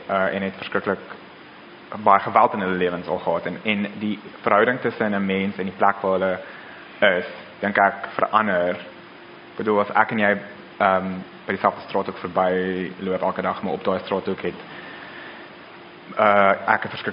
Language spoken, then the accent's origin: Afrikaans; Pretoria, Gauteng, South Africa; Ek kom van Pretoria af, so ek ken die stad baie goed.